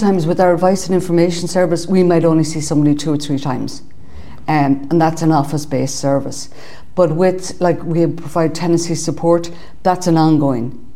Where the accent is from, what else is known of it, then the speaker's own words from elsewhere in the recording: Sligo, Connacht, Ireland; I am the manager for Focus Ireland in the Northwest. I'm originally from Sligo. I've been working with Focus Ireland since 2003. Initially in Dublin services and then in Sligo since 2008.